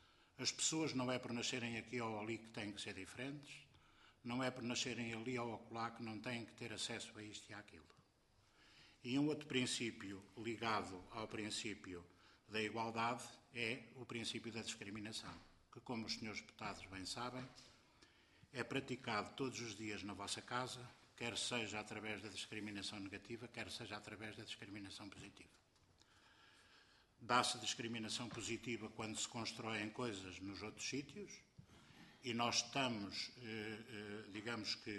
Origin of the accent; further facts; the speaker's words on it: Penacova, Coimbra, Portugal; são tão penacovenses como nós